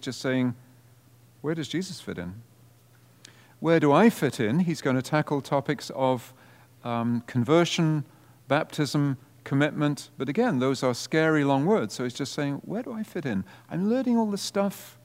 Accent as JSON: {"language": "English", "region": "Wales", "country": "United Kingdom", "said": "Why is it always England? I'm Welsh and I kind of resent this English thing."}